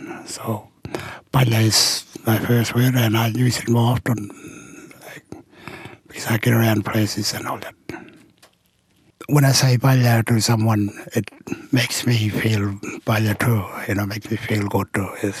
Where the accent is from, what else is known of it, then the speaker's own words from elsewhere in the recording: Western Australia, Australia; first language Pitjantjatjara; English is a second language; I'm from Tuntundera, Western Australia, remote community. I'm a Pitjantjatjara man, and my language is Pitjantjatjara, and Ngayantjatjara is my second language, so English is my third language.